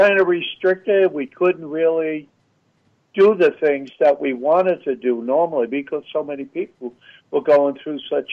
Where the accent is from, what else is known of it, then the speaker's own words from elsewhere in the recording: Long Island, New York, United States; You know, when I grew up on Long Island.